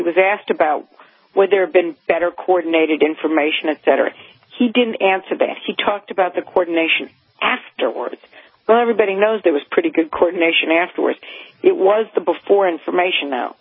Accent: Ohio, United States; I lived in Cleveland, Ohio, so I love Cleveland because I'm from Ohio.

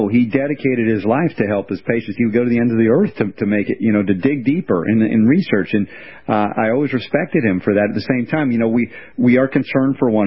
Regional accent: United States; growing up in America, we were largely completely devoid, if you will, of these pathways.

